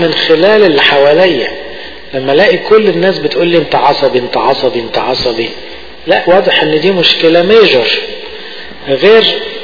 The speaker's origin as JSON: {"language": "Arabic", "country": "Egypt", "said": "زي المريض عندنا في مصر يا جماعة"}